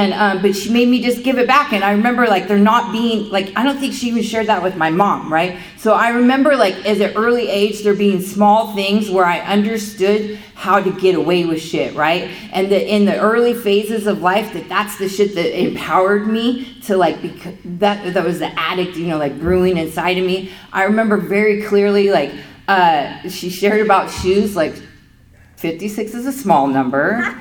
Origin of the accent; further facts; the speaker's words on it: Oregon, United States; So I'm from Oregon. I grew up in Oregon.